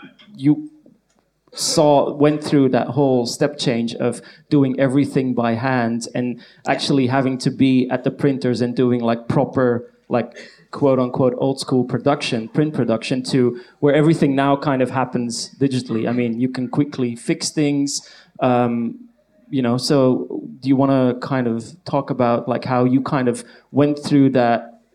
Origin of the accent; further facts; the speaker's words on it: Belgium; I'm originally from Belgium, sorry.